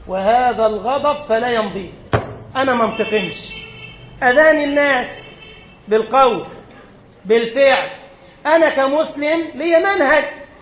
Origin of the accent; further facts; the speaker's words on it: Egypt; في بلدنا مصر دي وما أكثر الفرعين على نهر النيل ده